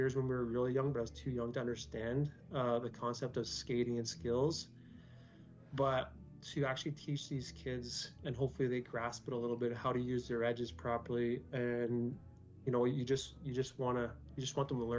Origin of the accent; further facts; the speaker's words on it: Iroquois Falls, Ontario, Canada; Well, when I was growing up in Iroquois Falls, how many people told me that I wouldn't be able to play hockey till I was 35 years old, right?